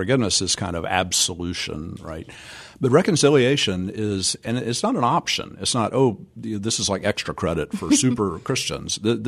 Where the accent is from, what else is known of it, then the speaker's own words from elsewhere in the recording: Savannah, Georgia, United States; You know, I grew up in Savannah, Georgia, and what did I experience driving there?